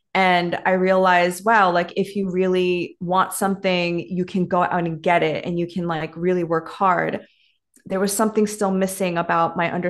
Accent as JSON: {"language": "English", "region": "New York", "country": "United States", "tie": "born or raised there", "said": "I grew up in, born and raised in New York, and I grew up with immigrant parents."}